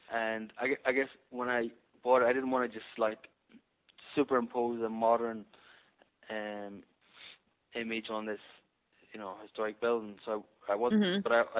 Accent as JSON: {"language": "English", "country": "Ireland", "lives_now": "Argentina", "said": "No, I mean, I'm being Irish."}